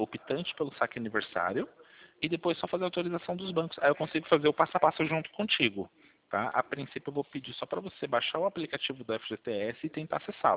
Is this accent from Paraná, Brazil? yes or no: no; Sorocaba, São Paulo, Brazil; Eu sou de Sorocaba